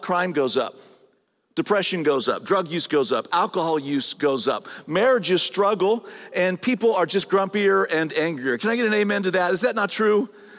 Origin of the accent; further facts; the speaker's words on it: Santee, California, United States; I grew up in San Diego, California, actually inland in a place called Santee.